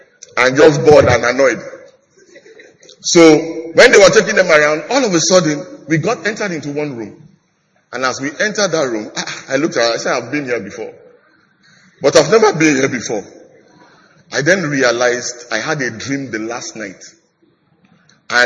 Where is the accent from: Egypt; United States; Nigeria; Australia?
Nigeria; now in England, United Kingdom; You know, I'm really Nigerian, even though I live in England.